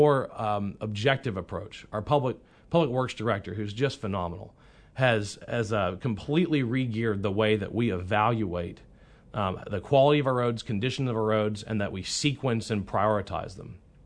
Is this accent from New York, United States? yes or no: no; Baton Rouge, Louisiana, United States; a town like what I grew up in Baton Rouge, Louisiana, we dealt with aging infrastructure all the time.